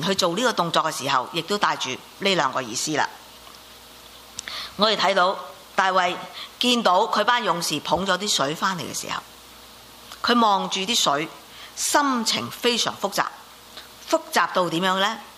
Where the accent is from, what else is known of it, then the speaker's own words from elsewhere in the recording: China; 其实我们作为中国人，我们其实都见得多的了。